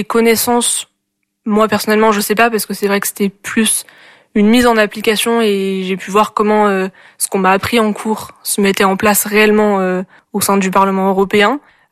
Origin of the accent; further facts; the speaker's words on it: Montpellier, Occitanie, France; now in Angers, France; je suis originaire de Montpellier et je fais mes études à Angers, à l'UQO, en licence de sciences politiques, en deuxième année.